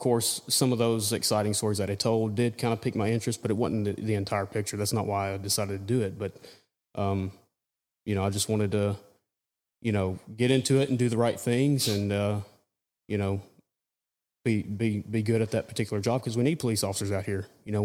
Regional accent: Manchester, Tennessee, United States; So I grew up in a small town of Manchester, which is, if you look at the map, I-24 in Tennessee.

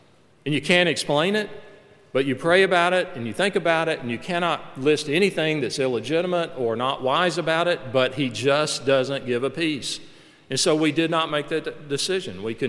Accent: Macon, Georgia, United States; People from Macon probably used to go there, like from my hometown.

